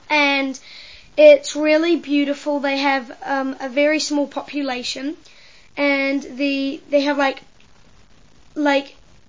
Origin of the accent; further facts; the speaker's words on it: New Zealand; I'm 11 years old, and I'm from New Zealand.